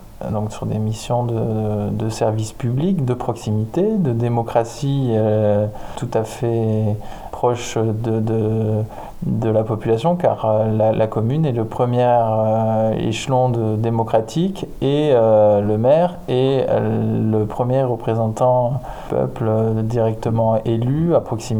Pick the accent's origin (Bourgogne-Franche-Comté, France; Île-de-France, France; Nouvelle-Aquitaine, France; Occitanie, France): Nouvelle-Aquitaine, France; je suis originaire de Dordogne et donc j'ai beaucoup de famille sur l'agglomération périgourdine et en Dordogne.